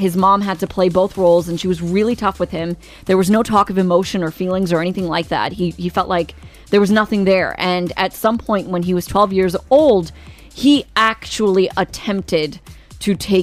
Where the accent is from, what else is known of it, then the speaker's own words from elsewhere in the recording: India; That's not how I eat, and I'm Indian.